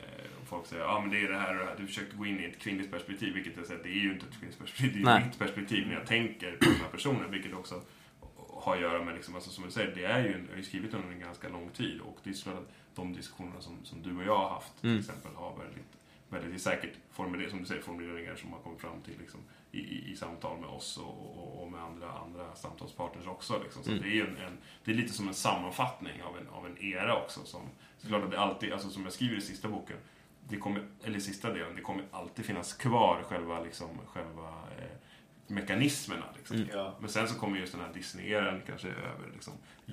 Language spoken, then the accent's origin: Swedish; Sweden; jag som född och uppvuxen i Sverige och som knappt har varit utomlands skriver ju väldigt mycket om det amerikanska samhället och om Japan